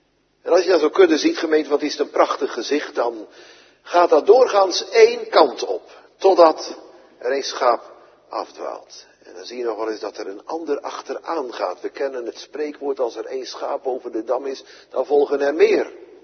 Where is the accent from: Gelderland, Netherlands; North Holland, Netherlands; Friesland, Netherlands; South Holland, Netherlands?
Gelderland, Netherlands; Barneveld; Maar daar waar ik opgegroeid ben, in Barneveld, op de Veluwe, heb je er heel veel.